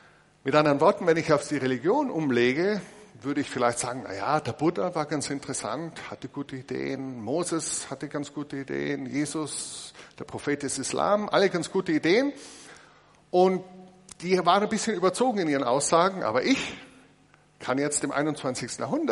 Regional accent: Austria; Ich habe noch keine wahlwerbende Partei gesehen, zumindest bei uns in Österreich, die sich hinstellt und sagt, wir wollen Böses für Deutschland.

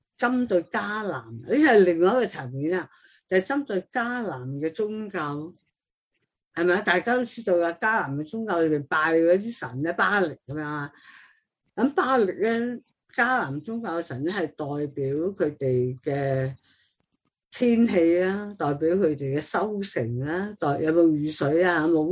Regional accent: China; 我哋中国人都有好多节令噶

